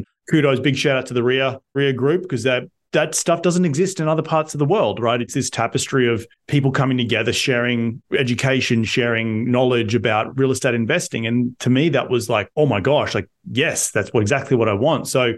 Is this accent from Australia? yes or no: yes; Australia; moved away as an adult; now in United States; I only discovered RIA when I moved to the US. So it was beginning of 2012. It was like 2 weeks fresh off the boat. I was at my first event going as an Australian